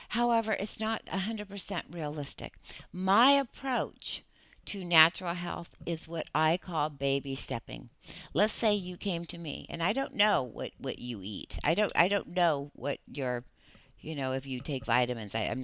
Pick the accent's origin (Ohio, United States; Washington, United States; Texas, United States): Washington, United States; Seattle; I grew up in Seattle, Washington. I started drinking coffee when I was 12 years old